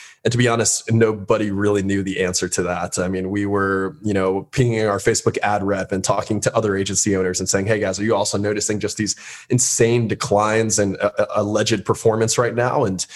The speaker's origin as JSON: {"language": "English", "town": "West Palm Beach", "region": "Florida", "country": "United States", "said": "West Palm Beach, Florida. So down, down south."}